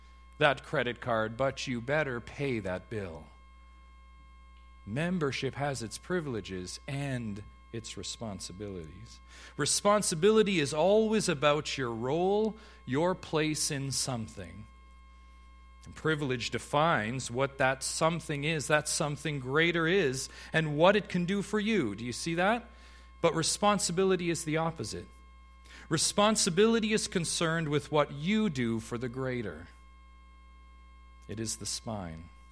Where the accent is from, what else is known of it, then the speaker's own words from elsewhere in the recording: Canada; we must agree that being Canadian is a privilege. It's a privilege to be Canadian.